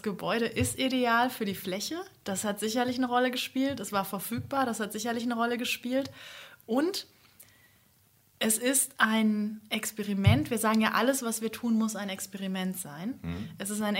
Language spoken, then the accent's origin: German; Essen, North Rhine-Westphalia, Germany; Ruhrgebietskind.